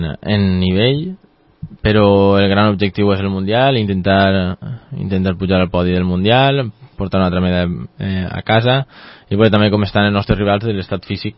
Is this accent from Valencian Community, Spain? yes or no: yes; Oliva, Valencian Community, Spain; El meu cor és d'Oliva.